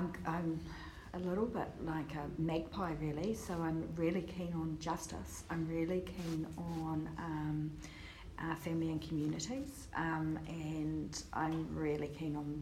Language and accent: English; Northland, New Zealand; I grew up in the Bay of Islands in Northland and went to a little school called Okaihau College, or primary and college.